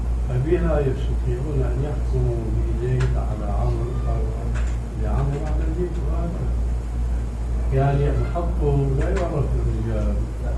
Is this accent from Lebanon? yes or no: no; Syria; now in Amman, Jordan; وسوري مثلي